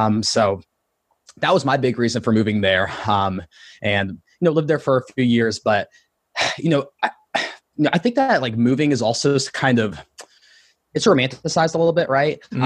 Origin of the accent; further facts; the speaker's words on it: Ohio, United States; partly because I grew up in Ohio. And so it was like the big city always growing up.